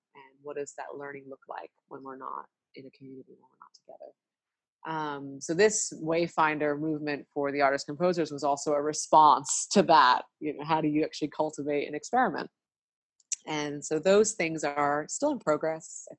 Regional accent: Ghana; I think as a Ghanaian, we have a term called Sankofa

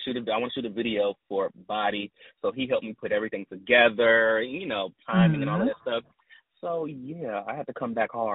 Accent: Virginia, United States; now in Nashville, United States; I'm originally from Virginia, but I live in Nashville.

